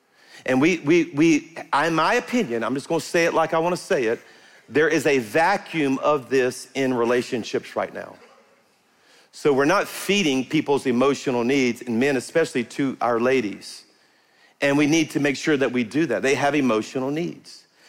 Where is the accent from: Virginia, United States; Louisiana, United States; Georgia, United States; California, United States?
Louisiana, United States; I'm from South Louisiana. It's an Olympic sport down there, all right?